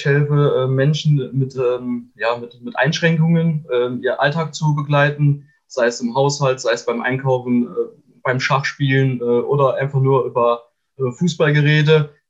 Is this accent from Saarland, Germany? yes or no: yes; Quierschied, Saarland, Germany; born there; Genau, ich war letzte Saison dort Trainer und bin dort geboren, in Quierschied, genau.